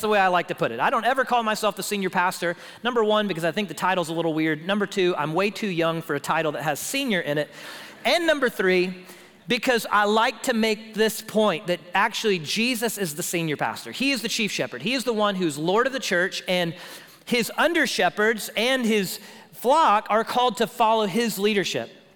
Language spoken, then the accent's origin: English; Houston, Texas, United States; If you go down to my hometown, Houston, you can visit one of my favorite places, Space Center, Houston, NASA.